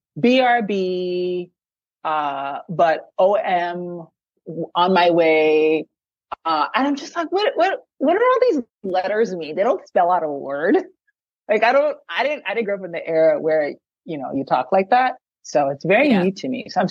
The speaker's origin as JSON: {"language": "English", "town": "Phoenix", "region": "Arizona", "country": "United States", "tie": "born or raised there", "said": "So I have to specifically say Phoenix because not all of Arizona is hot. So I grew up in Phoenix."}